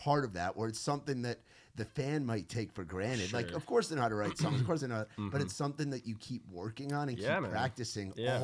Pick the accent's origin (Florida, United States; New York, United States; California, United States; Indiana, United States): New York, United States; I didn't play hockey, but growing up in New York, like, went to a lot of games at the Garden, watching the Rangers